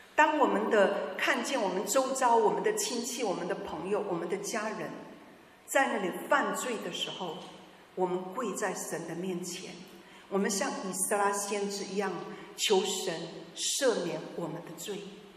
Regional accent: China; 父母，我们中国人的这种家庭的文化，我们需要纠正

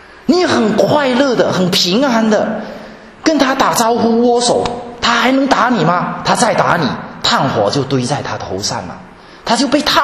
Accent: Guangdong, China; accent: Teochew; 这个我们潮州话，这个有一句话跟这个普通话的谐音不太一样

